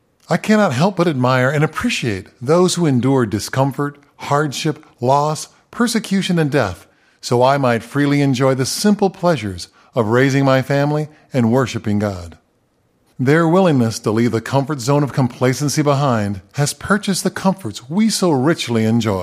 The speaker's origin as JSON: {"language": "English", "country": "United States", "said": "I'm thankful that I'm an American"}